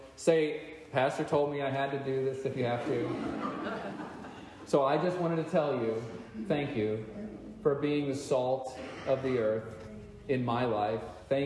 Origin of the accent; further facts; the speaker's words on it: Texas, United States; I grew up in Texas. Maybe that's what it is.